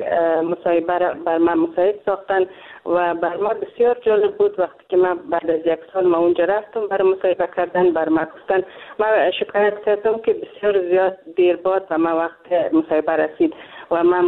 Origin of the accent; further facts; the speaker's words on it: Afghanistan; moved away; ما یک افغان هستم، اینجا مهاجر آمدیم